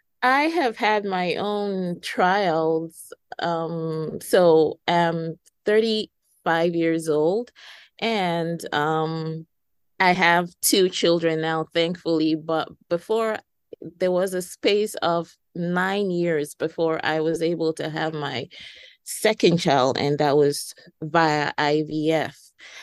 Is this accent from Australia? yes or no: no; Nigeria; now in United States; I'm originally from Nigeria, and I've been in the US since 2015